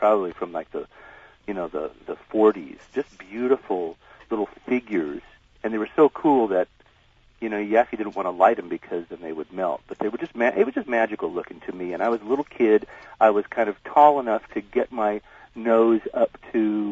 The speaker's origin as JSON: {"language": "English", "town": "San Jose", "region": "California", "country": "United States", "tie": "born or raised there", "said": "I was raised in Northern California in San Jose"}